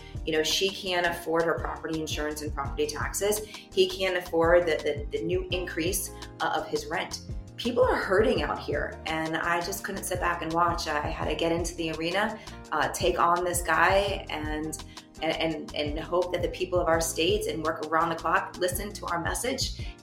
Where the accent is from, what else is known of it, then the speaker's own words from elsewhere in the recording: Miami, Florida, United States; When I was growing up in Miami, I was doing soup kitchens and Habitat for Humanity.